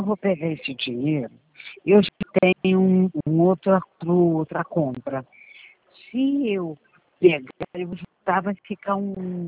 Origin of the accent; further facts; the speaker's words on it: Rio de Janeiro, Brazil; Eu sou do Rio, de Realengo, do Rio.